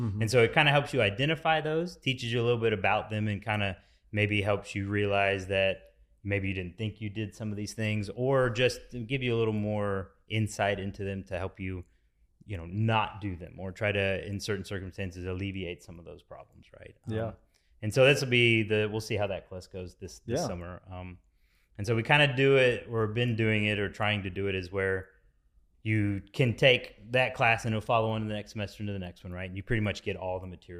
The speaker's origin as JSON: {"language": "English", "region": "Florida", "country": "United States", "moved": "as an adult", "said": "I'm originally from Florida, Panhandle, Florida. Moved to Texas with her, convinced her to move to Florida initially, but then, you know, had to eventually make its way back to Texas."}